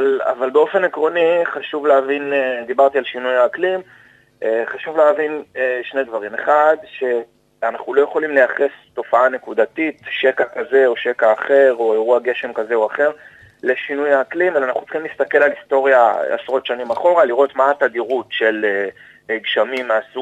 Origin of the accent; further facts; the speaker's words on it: Givatayim, Tel Aviv District, Israel; אז אני במקור מגבעתיים